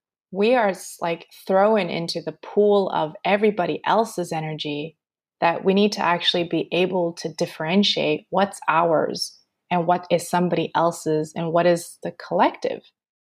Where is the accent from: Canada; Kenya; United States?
Canada; Montreal, Quebec; now in Australia; I'm in Australia, but I used to be in Canada. I'm born and raised in Montreal. I'm second generation Canadian